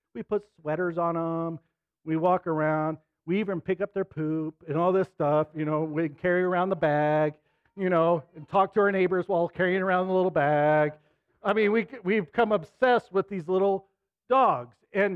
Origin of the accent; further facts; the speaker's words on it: Ogden, Utah, United States; I grew up in Ogden, and that was a hard thing to find a girl who didn't smoke, drink, or chew